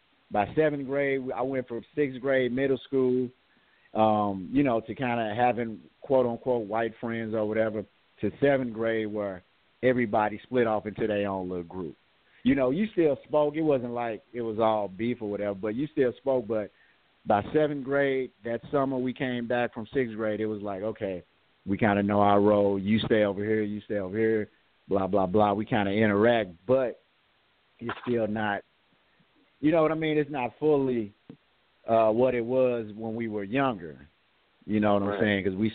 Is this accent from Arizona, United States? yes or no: no; St. Louis, Missouri, United States; as a Black man in America and growing up in St. Louis, like there's different, a lot of different traps that are set up